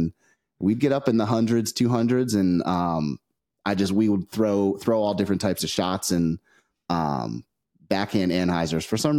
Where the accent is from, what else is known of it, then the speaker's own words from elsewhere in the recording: New Jersey, United States; moved away as an adult; now in Lynchburg, United States; So I grew up in Northern New Jersey, moved down here in about 2009 and been here ever since.